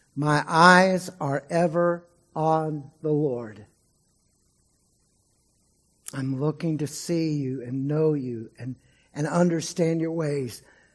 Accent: Texas, United States; I'm pretty sure he's talking about Houston, my home state.

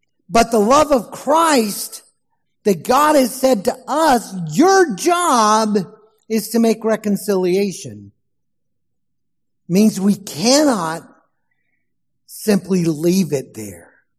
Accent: Texas, United States; And in my home state, Northeast Texas, in 2021, for a large number of people, it still doesn't make sense.

